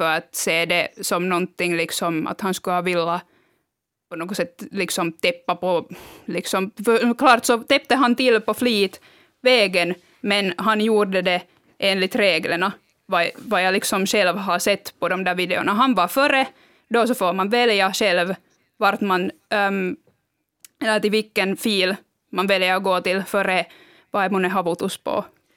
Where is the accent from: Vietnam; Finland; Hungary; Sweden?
Finland; Jag är finsk